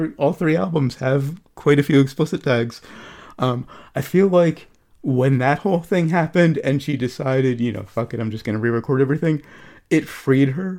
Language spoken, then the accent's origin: English; New Jersey, United States; I mean, I'm from Jersey. Profanity is practically the state language here.